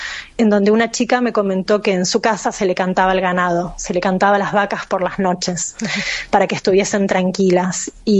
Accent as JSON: {"language": "Spanish", "country": "Argentina", "said": "yo, bueno, soy argentina"}